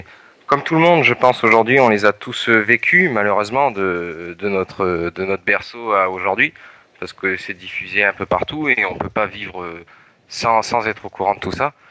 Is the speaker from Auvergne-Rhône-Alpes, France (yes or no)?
yes; Romans-sur-Isère, Auvergne-Rhône-Alpes, France; now in Chagny, France; Moi, je suis du 26, je suis né à Romans, à côté de Valence.